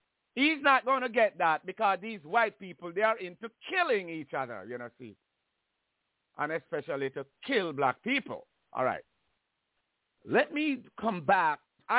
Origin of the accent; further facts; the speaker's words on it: Jamaica; And I grew up in Jamaica.